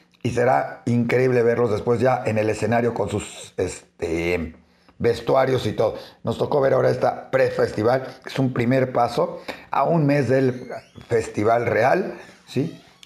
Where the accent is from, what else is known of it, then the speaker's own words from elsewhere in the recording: Mexico; con esa identidad judeo-mexicana, ¿sí? Somos mexicanos, somos judíos, somos ambos. Nos debemos a nuestro país, a México